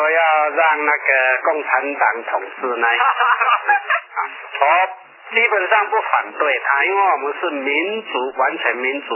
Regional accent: Taiwan; 我们台湾人就只有一种人情味，外国没有的

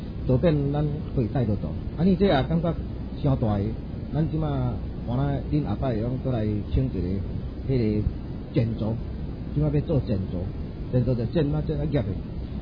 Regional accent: Taiwan; 我是台湾的，我每次都用台湾人的脾气

